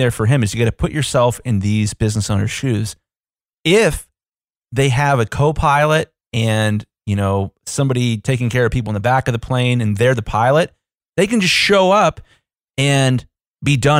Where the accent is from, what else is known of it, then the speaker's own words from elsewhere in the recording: Columbus, Ohio, United States; I'm from Columbus, Ohio. We're a pretty big city. I think it's like the 13th or 14th largest in the country, in the United States.